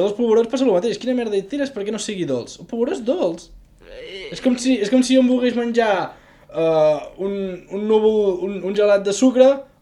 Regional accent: Navàs, Catalonia, Spain; si diem que som de Navàs

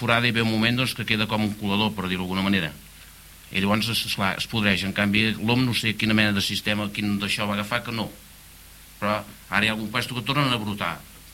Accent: Pont de Cabrianes, Catalonia, Spain; born there; Jo vaig néixer al Pont de Cabrianes, en una casa de pagès que hi diuen La Torre, el 21 d'agost del 1942.

